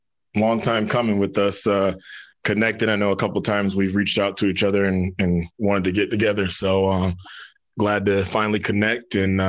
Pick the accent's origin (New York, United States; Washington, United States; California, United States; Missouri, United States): New York, United States; now in Atlanta, United States; So I'm in Atlanta, Georgia. Originally grew up in New York. Had to get away, had to break away from the snow and come to some warmer weather, man.